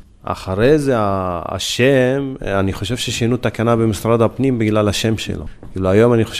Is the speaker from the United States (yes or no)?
no; Northern District, Israel; now in Tira, Israel; גדלתי במקור בצפון עד שנת 95, ו-95 עברתי לטירה לאזור המרכז.